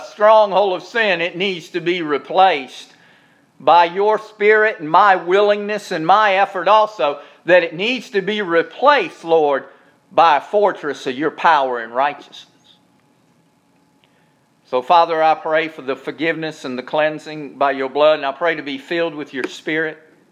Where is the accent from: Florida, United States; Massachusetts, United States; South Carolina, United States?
South Carolina, United States; Charleston; until God changed and sent me back to my hometown of Charleston.